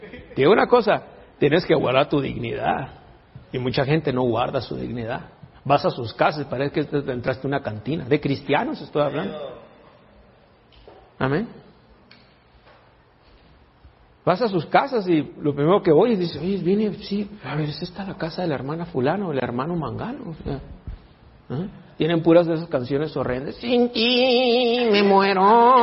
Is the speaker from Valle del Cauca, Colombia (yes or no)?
no; Antioquia, Colombia; Y nosotros nos sentimos igual porque siempre somos paisas igual. Ya, somos paisas